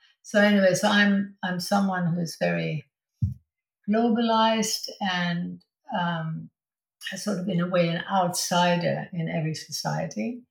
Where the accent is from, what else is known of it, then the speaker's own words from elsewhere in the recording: Sweden; English is a second language; moved away; also born or lived in United States / Germany / England / France; I grew up in Sweden, but I lived in America, in Germany, in England, France, and then, of course, for many, many years in Ladakh or Little Tibet.